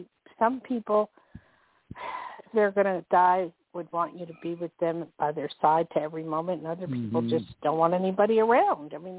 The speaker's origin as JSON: {"language": "English", "town": "Newark", "region": "New Jersey", "country": "United States", "tie": "born there", "also_born_or_lived": "Hillside / Lakewood / Bloomfield / Toms River", "said": "I was born in Newark, lived in Hillside, Lakewood, Bloomfield, Bellevue, Toms River, all over the place. And I absolutely love Jersey and miss it terribly."}